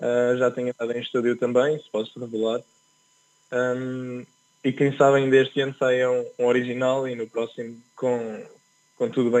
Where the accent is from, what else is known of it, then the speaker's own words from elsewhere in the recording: Centro, Portugal; 3 horas para mim, que eu venho do centro de Portugal